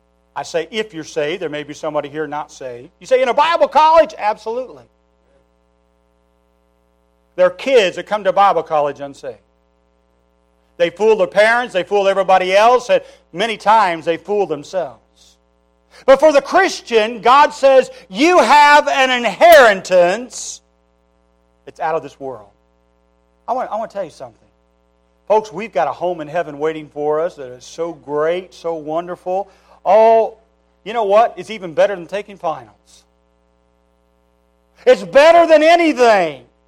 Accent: Wichita, Kansas, United States; I'm originally from Wichita, Kansas. I was born there and we went back to live there for a short period of time.

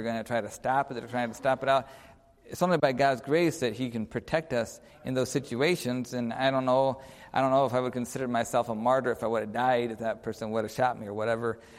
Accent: Lansing, Michigan, United States; When I was in Lansing, Michigan, I grew up in Lansing, Michigan, and as a teenager, helped with some of the ministries there.

